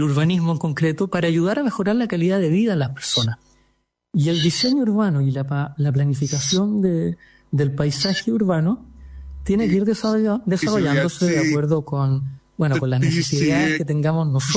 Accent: La Serena, Coquimbo, Chile; now in Santiago, Chile; yo soy de La Serena, vivo acá en Santiago hace más de 30 años

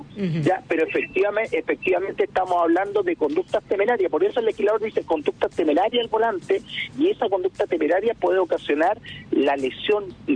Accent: Viña del Mar, Valparaíso, Chile; yo soy de la Quinta Región, soy de Viña del Mar, vi lo que ocurrió.

